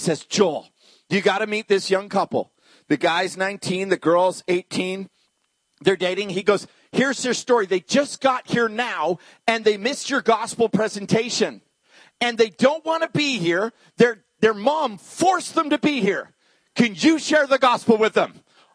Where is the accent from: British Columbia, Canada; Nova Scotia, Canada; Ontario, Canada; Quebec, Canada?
British Columbia, Canada; Victoria; I'm from Victoria. So I've supported Canucks my whole life, but mostly soccer because I'm English.